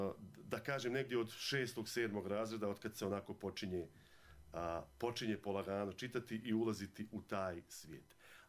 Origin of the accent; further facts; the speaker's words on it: Banja Luka, Republika Srpska, Bosnia & Herzegovina; Ja sam rođen u Banja Luci, u Krupi na Vrbasu. Zapravo sam završio osnovnu i srednju školu.